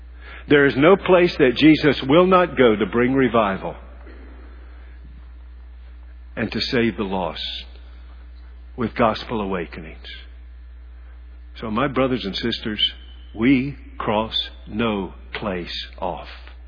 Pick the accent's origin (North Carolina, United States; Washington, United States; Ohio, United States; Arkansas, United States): North Carolina, United States; Charlotte; Now, I don't know about you, but I grew up in Charlotte. No, I grew up all over the place, but most of it in Charlotte.